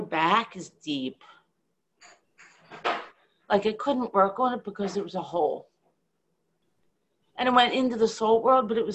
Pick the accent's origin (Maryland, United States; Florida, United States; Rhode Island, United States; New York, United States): Maryland, United States; I'm from Maryland. From a DC suburb, but we don't identify with that.